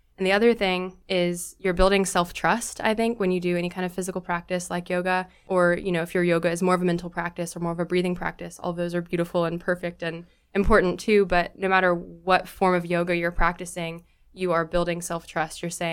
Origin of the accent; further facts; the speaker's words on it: Mississippi, United States; I'm from Mississippi, so this little tiny community center in Mississippi, I've used some of those same practices in my own teaching now.